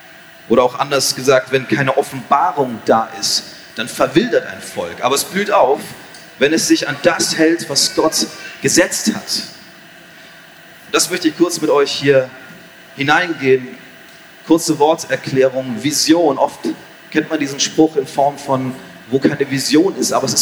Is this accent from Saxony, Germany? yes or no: no; Baden-Württemberg, Germany; Ich bin jetzt wieder in meiner Heimat, das ist in der Nähe von Freiburg